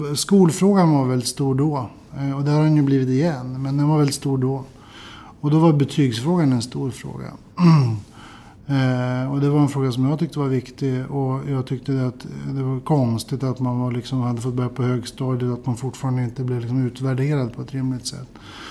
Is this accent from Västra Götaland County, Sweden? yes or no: no; Örnsköldsvik, Västernorrland County, Sweden; moved away as an adult; Jag är född för ganska exakt 40 år sedan, hösten 1972 i Örnsköldsvik. Och där växte jag upp och gick på gymnasiet. Och det var först när jag var klar med gymnasiet som jag styrde kosan söderut och började läsa juridik i Uppsala.